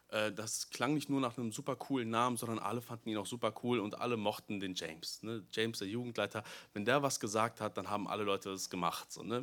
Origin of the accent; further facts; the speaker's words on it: Detmold, North Rhine-Westphalia, Germany; bin ich kein gebürtiger Lippstädter, sondern komme wie meine Eltern oder bin bei meinen Eltern in Detmold aufgewachsen, komme gebürtig aus Detmold